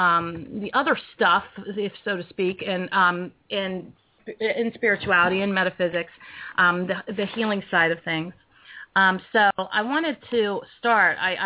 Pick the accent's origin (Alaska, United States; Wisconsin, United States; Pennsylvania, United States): Pennsylvania, United States; Pottstown; He's from Lancaster, and I'm from the Pottstown area of Pennsylvania, so we are actually probably 45 minutes apart geographically